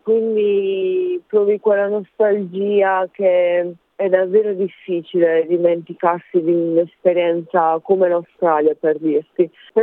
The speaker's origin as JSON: {"language": "Italian", "region": "Apulia", "country": "Italy", "said": "Io sono del sud Italia, vengo dalla Puglia."}